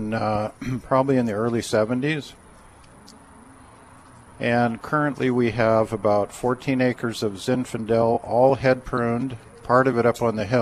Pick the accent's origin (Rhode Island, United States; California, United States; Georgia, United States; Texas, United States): California, United States; Santa Rosa; I am, born and raised in Santa Rosa. Santa Rosa High School graduate.